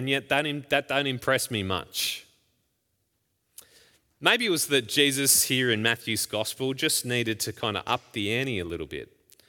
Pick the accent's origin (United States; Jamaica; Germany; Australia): Australia; Queensland; I grew up in Queensland, so represented sort of in soccer and athletics and cross country up there.